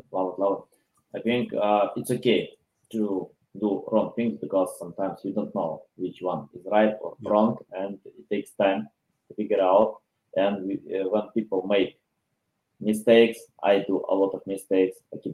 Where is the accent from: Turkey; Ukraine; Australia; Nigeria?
Ukraine; now in United States; originally I'm from Ukraine, but it's tough in Ukraine now.